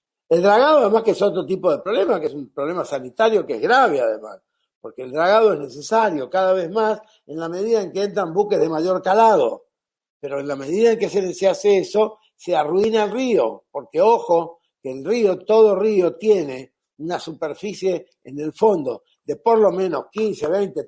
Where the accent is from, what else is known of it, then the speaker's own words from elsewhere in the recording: Chaco, Argentina; Yo vengo de familia de marinos. Mi papá llegó al Chaco y nosotros, yo soy chaqueño, vivimos acá porque mi viejo vino con la flota fluvial del Estado argentino